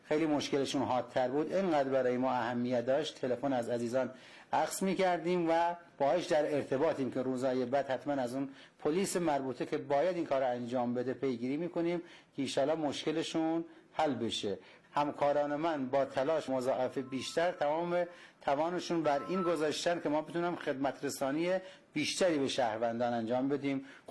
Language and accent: Persian; Kermanshah, Iran; من اهل کرمانشاه هستم با افتخار.